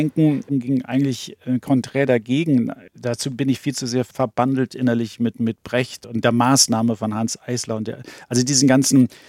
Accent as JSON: {"language": "German", "region": "Hamburg", "country": "Germany", "tie": "born there", "said": "Ich bin ja ein gebürtiger Hamburger, aber meine Familie, das sind alles Berliner."}